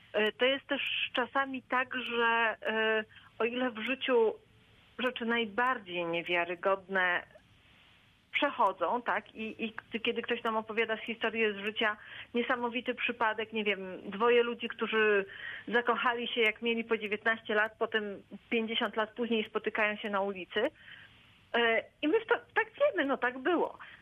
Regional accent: Lubań, Lower Silesian Voivodeship, Poland; Ja urodziłam się i wychowałam na Dolnym Śląsku, także po sąsiedzku.

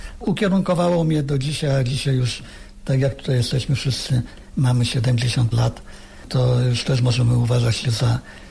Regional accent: Zielona Góra, Lubusz Voivodeship, Poland; Przyjechaliśmy z Zielonej Góry, jesteśmy

